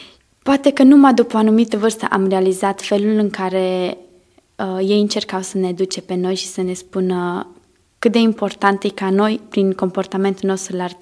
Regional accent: Timișoara, Timiș County, Romania; Domnul mi-a dat harul să mă nasc într-o familie creștină. M-am născut în Timișoara. Până la vârsta de 26 de ani am trăit aici

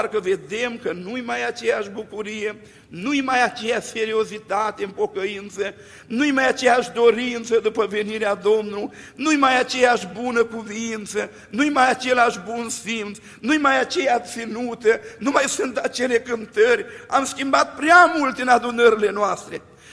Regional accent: Bucovina, Romania; De la noi la Suceveni, să venim din Bucovina, ne-i un pic mai greu.

